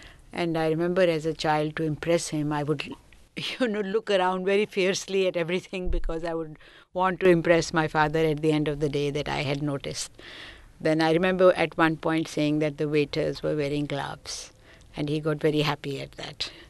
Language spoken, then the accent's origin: English; Delhi, India; born there; So it was the year before partition, and I was born in Delhi. Then my parents were from Punjab.